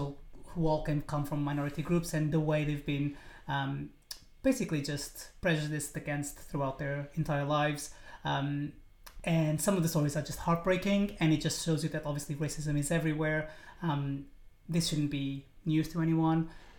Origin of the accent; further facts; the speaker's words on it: Portugal; And as you guys know, or some of you guys might know, I'm originally from Portugal. I mean, that's why we were in Lisbon.